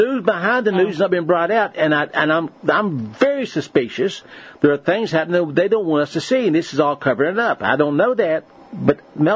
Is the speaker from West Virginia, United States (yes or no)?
yes; Monterville, West Virginia, United States; I was born and raised in Monterville, West Virginia. A little coal mining camp. I literally born there, a little three-room, four-room shack. It's still there.